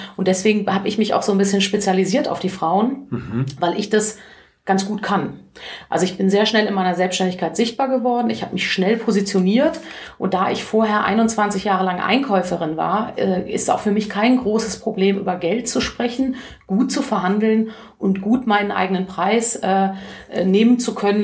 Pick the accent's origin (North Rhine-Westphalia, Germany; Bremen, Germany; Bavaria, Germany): North Rhine-Westphalia, Germany; Cologne; ich freue mich einfach, als Kölnerin in Köln sprechen zu können